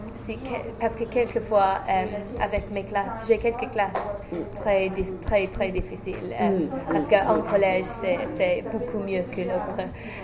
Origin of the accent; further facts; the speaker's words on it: England, United Kingdom; French is a second language; je suis anglaise